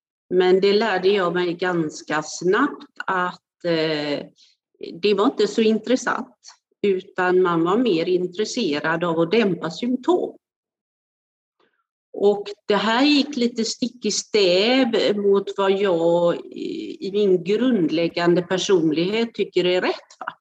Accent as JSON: {"language": "Swedish", "town": "Gothenburg", "region": "Västra Götaland County", "country": "Sweden", "said": "och jag kommer från Göteborg."}